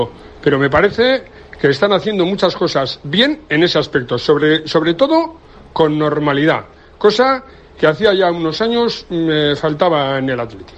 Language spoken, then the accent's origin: Spanish; Basque Country, Spain; como ya soy vasco, ya por el mero hecho de ser vasco parece que somos buenos gestores